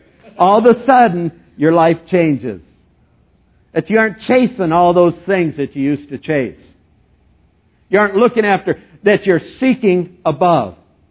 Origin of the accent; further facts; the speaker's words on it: Flagstaff, Arizona, United States; Because he knew I was from Flagstaff, and that's all.